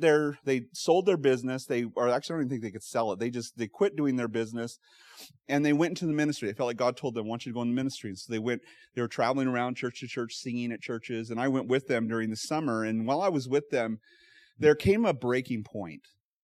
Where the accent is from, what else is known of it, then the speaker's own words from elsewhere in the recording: Pocatello, Idaho, United States; Now, I am from Southeast Idaho, Pocatello to be exact, where the wind never stops blowing.